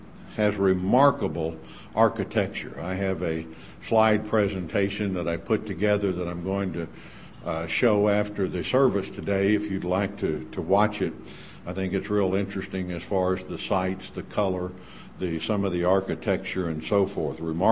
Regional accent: the South, United States; I grew up saying Petra in the South, so I should have known that that was probably wrong.

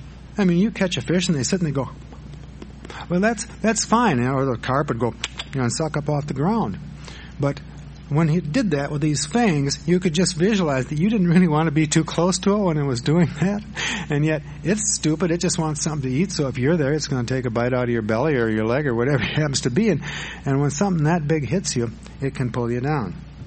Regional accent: Madison, Wisconsin, United States; Now, I grew up near Lake Monona, which is the smaller of the two lakes in Madison. I was only a half a block from the lake, so as a teenager, I lived in the water.

